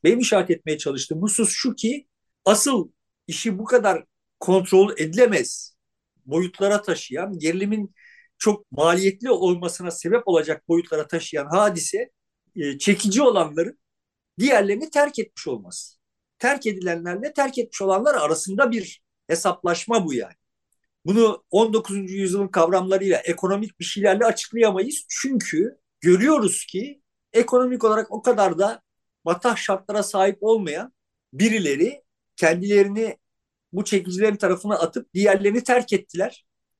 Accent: İzmir, Turkey; also born or lived in Eskişehir; Ben Eskişehir'de doğdum. İzmir'de büyüdüm.

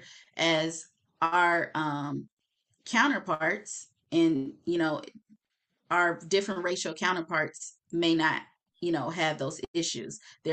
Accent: Indiana, United States; now in Maryland, United States; So I grew up in Indiana, even though I live in the DMV now. I was born in Maryland, moved to Indiana as a child, grew up in Indiana, now I'm back in Maryland.

